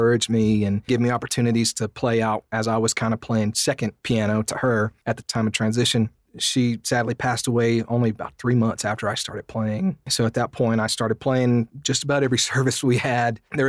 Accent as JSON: {"language": "English", "region": "Texas", "country": "United States", "tie": "born or raised there", "said": "Growing up in East Texas, we got good music out there."}